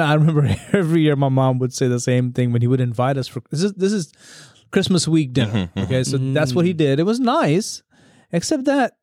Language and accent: English; India; growing up in India, that's common.